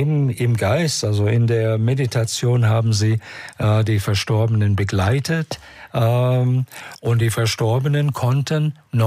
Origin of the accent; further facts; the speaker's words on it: Saxony, Germany; Ja, Sachse bin ich immer noch. Und ich bin kein Allgäuer.